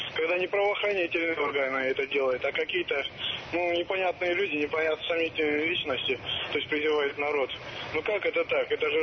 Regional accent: Georgia; now in Moscow, Russia; Я сам родом из Грузии. Только лет 15 живу уже в Москве.

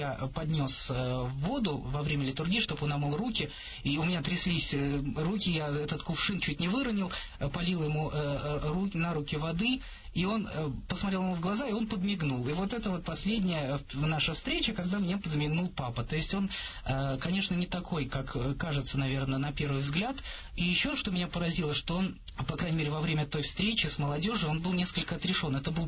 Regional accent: Russia; я из России.

